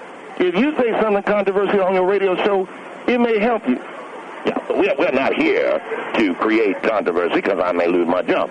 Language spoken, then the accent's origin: English; West Virginia, United States; I'm from West Virginia. Yes, sir.